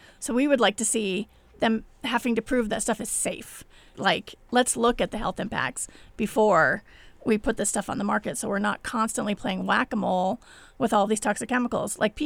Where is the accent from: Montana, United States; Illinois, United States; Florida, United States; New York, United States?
Montana, United States; There, it is, but I think because I grew up there, it's always just been there.